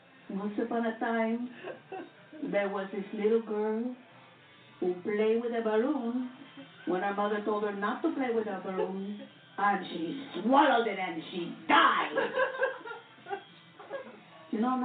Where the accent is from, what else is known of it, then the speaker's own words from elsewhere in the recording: England, United Kingdom; And I said, well, isn't that in Islam and I'm English?